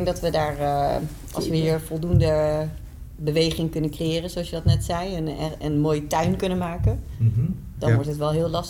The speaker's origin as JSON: {"language": "Dutch", "country": "Afghanistan", "lives_now": "Rotterdam, Netherlands", "said": "ja, weet je, ik kom uit Afghanistan."}